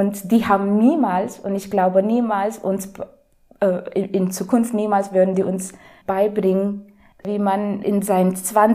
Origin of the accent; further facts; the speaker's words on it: India; German is a second language; also born or lived in Mumbai; Ah, ich komme aus Indien.